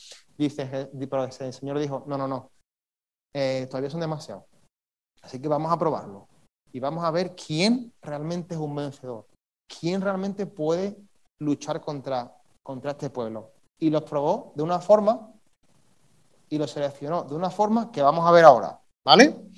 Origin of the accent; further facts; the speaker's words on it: Huelva, Andalusia, Spain; ¿Sabes cuánta población tiene Huelva, de donde yo soy? 145.000.